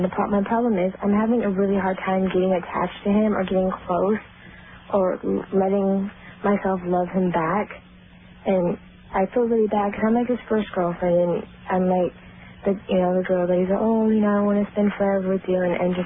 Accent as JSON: {"language": "English", "town": "Long Beach", "region": "California", "country": "United States", "said": "Long Beach."}